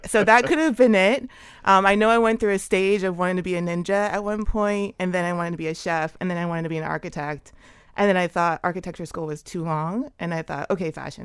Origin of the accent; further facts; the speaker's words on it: Jamaica; I'm Jamaican, so, you know, we have this saying, if you can't hear, you feel.